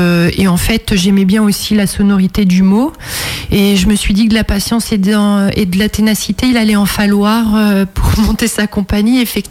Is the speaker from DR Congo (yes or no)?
no; Le Puy-en-Velay, Auvergne-Rhône-Alpes, France; moi je suis originaire du Puy-en-Velay en Haute-Loire.